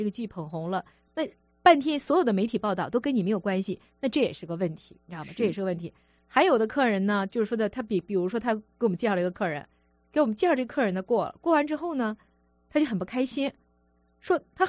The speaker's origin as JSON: {"language": "Chinese", "town": "Harbin", "region": "Heilongjiang", "country": "China", "said": "当然这话我说的有点主观，因为我是哈尔滨人"}